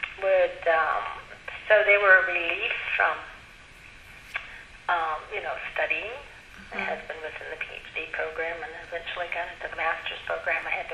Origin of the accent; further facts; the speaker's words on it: Berkeley, California, United States; One of them is I come from California originally, from the Berkeley Bay Area